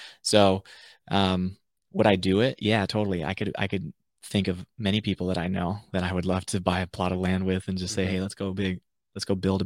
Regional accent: the South, United States; you know, growing up in the South, there wasn't that many things to do.

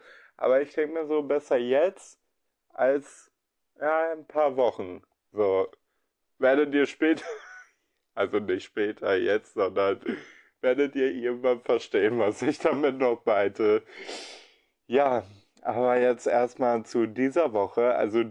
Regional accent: Essen, North Rhine-Westphalia, Germany; ich komme aus dem Regenwald Essen in Deutschland.

